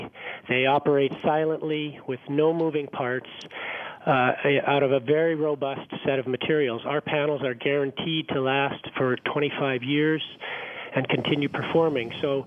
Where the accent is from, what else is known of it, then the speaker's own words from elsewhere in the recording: United States; And I've had friends, I'm American, I've had friends contact me